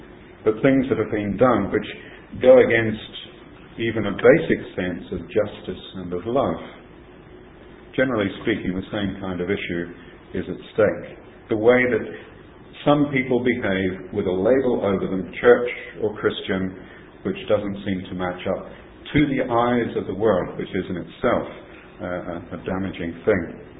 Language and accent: English; Tasmania, Australia; he discovered that I grew up in Tasmania, in Australia.